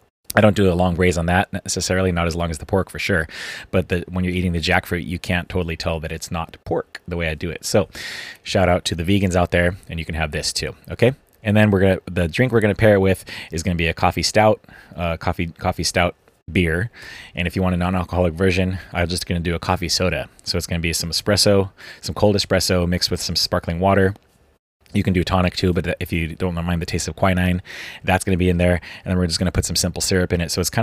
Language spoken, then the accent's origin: English; Missouri, United States; born there; I was born in Missouri, so I'm going to do some long overnight braised pork butt